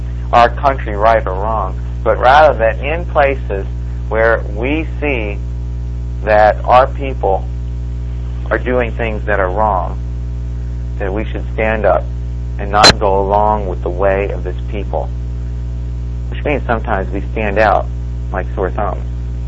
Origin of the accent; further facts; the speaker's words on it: New Jersey, United States; I grew up in New Jersey